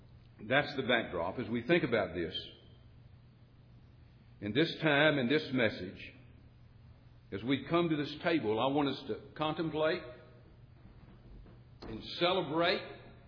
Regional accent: Southern US, United States; I'm a Southerner.

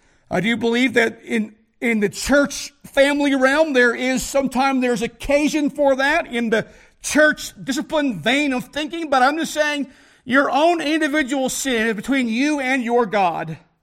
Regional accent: South Bend, Indiana, United States; also born or lived in Ohio; I am from South Bend, Indiana. I graduated from National Trail High School in New Paris, Ohio.

